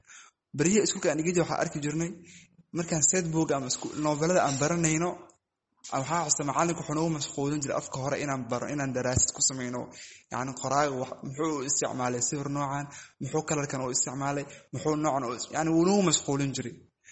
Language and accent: Somali; Kenya; asalkay waxaan ka imaaday Kenya ahay, dadka dhalinyarada qaxootiga wax ku soo bartaa ahay.